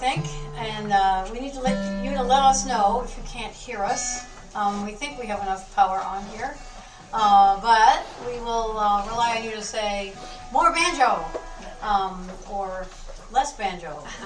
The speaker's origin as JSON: {"language": "English", "town": "Essex", "region": "Massachusetts", "country": "United States", "said": "Well, we're from Essex, we're very advanced."}